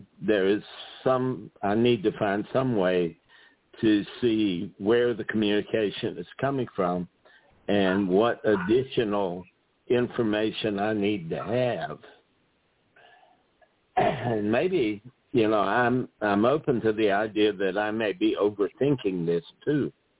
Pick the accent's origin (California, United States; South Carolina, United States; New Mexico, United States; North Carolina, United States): South Carolina, United States; Now, at this time, I grew up in South Carolina. My mother's family is from Charleston.